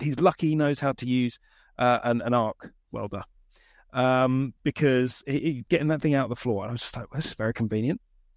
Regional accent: United Kingdom; And I think being British, it probably speaks less to me slightly than it would to an American.

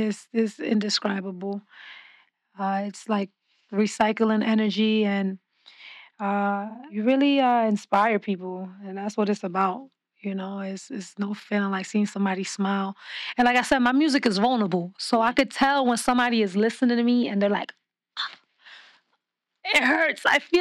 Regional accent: Queens, New York, United States; I mean, I love … I'm from Queens. Like, I love

